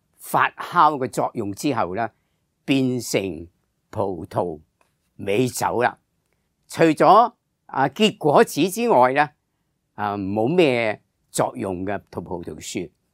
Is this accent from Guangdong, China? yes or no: yes; Guangdong, China; 我们广东人呢，就叫做葡提子。